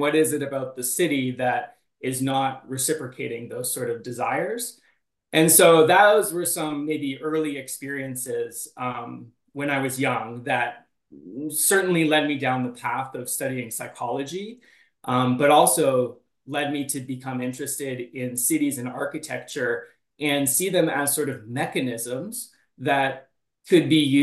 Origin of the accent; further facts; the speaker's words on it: Calgary, Alberta, Canada; So I grew up in Calgary, Canada, which Alberta, it's in the province of Alberta, and we call Alberta the Texas of Canada. So when I was growing up, it was kind of a socially conservative place.